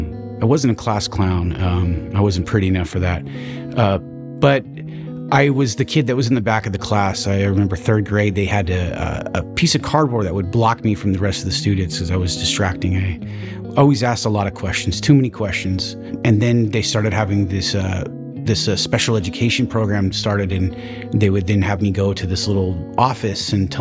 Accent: Vallejo, California, United States; I'm a 40-year-old neurodiverse ex-felon college student, and I'm from Bay Area. I was born in Vallejo.

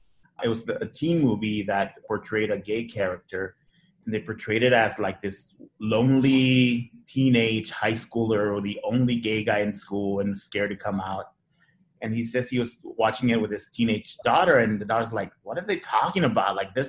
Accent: Ciudad Juárez, Chihuahua, Mexico; also born or lived in El Paso, United States; I mean, I'm a true border person. I was born in El Paso, but was raised in Juarez. And grew up with family that's very traditional of the border.

